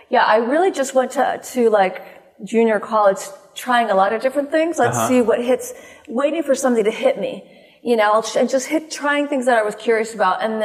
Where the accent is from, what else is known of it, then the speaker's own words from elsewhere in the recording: Utah, United States; also born or lived in Idaho; I grew up in Utah and Idaho.